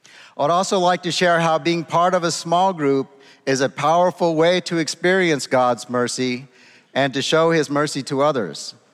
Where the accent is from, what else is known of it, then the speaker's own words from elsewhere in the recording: Redding, California, United States; I grew up in Redding, California with my mom and stepdad and five brothers.